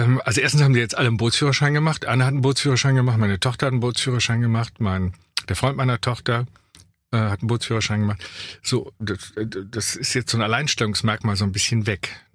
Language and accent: German; Cologne, North Rhine-Westphalia, Germany; Ich komme ja aus Köln